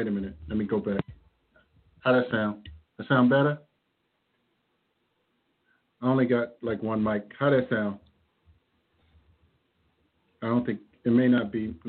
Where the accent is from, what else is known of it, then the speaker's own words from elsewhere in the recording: Baltimore, Maryland, United States; moved away as an adult; and I'm certainly here from the Baltimore area, lived in the Prince George's County a little bit, a little later in my adult life, but I left Baltimore going into the Navy.